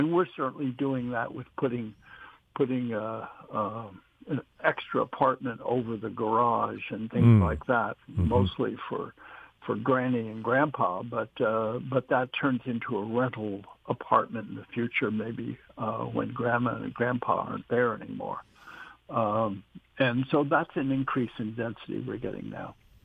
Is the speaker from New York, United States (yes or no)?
yes; New York City, New York, United States; I grew up in Manhattan, and so there was no place for a car in New York, and it was all buses and subways and things like that.